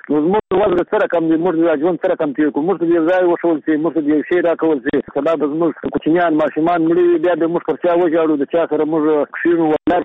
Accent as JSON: {"language": "Pashto", "country": "Afghanistan", "said": "موږ د افغانستان یو"}